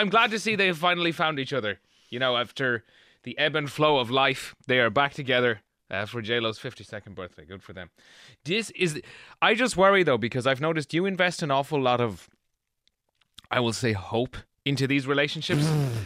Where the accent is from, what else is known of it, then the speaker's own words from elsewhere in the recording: Ireland; As us Irish are wont to do, Kira, especially when we're talking to Americans.